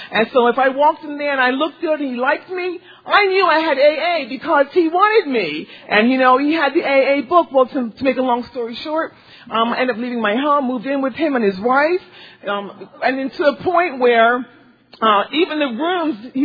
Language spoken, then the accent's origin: English; Columbus, Ohio, United States; I'm a recovering alcoholic and drug addict. I'm from Columbus, Ohio.